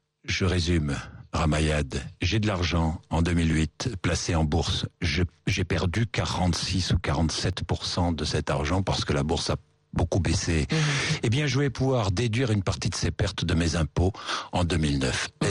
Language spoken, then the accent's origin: French; France; Parce que je suis français. J'aime mon pays.